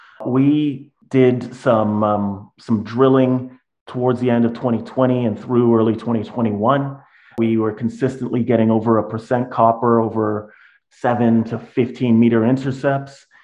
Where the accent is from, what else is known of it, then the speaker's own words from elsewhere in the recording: Toronto, Ontario, Canada; So I'm a mining engineer by training, born and raised in Toronto, but I've spent most of my career working in Africa and Brazil.